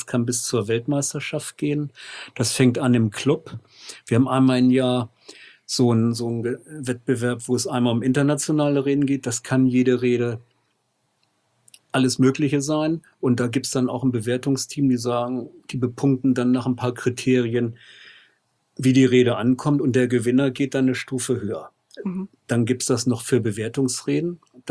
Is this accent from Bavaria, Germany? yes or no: no; Hameln, Lower Saxony, Germany; born there; Und ich bin in Hameln geboren